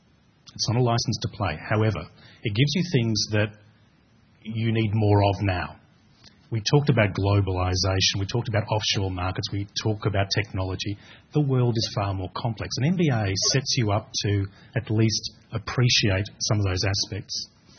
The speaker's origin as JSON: {"language": "English", "town": "Broadmeadows", "region": "Victoria", "country": "Australia", "tie": "born or raised there", "said": "You know, I grew up in Broadmeadows. A great day for me was coming home and not being punched up, you know."}